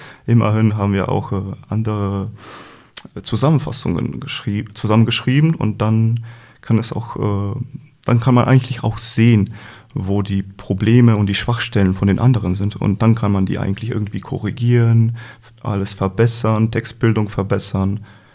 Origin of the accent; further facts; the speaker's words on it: Slovenia; German is a second language; Ich komme aus Slowenien und ich studiere hier jetzt Chemie.